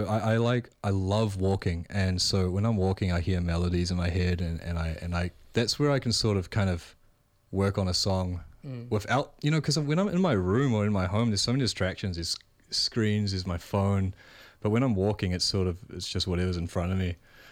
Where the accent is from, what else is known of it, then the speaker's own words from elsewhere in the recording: Auckland, New Zealand; And so I grew up in South Auckland with my Malaysian mother.